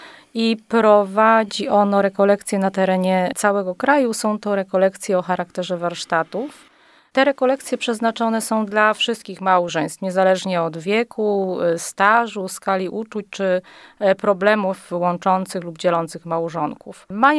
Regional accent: Warta, Łódź Voivodeship, Poland; pochodzimy z Warty, z diecezji włocławskiej.

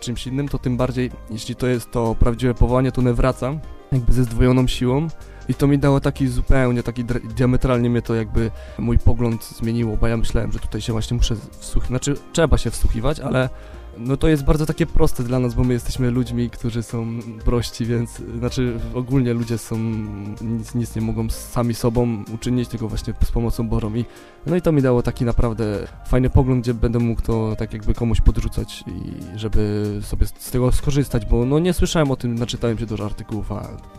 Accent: Kępno, Greater Poland Voivodeship, Poland; Mam 18 lat, przyjechałem z Kępna.

